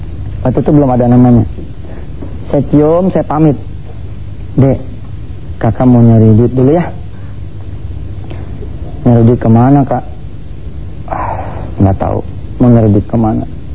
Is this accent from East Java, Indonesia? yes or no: no; Jakarta, Indonesia; saya sebagai anak Jakarta ya, kita anak Betawi ini